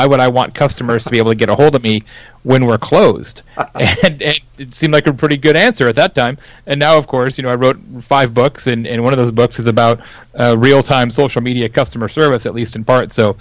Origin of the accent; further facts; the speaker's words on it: Midwest, United States; I'm from the Midwest originally, so while I didn't grow up baling hay and such